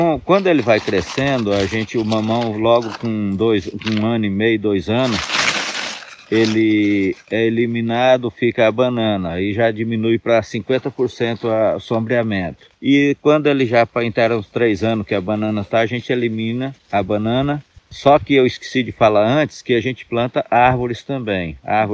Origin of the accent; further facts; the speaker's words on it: Pará, Brazil; also born or lived in Nova Esperança, Paraná; tenho 55 anos, sou natural de Nova Esperança, Paraná. Vim para a região do Pará, a nossa região aqui, quando criança, em 1969, com meus pais.